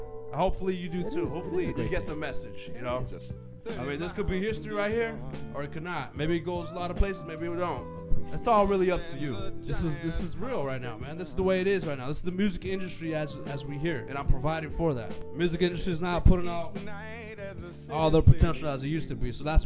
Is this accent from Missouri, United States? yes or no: no; California, United States; I'm from the Bay Area, California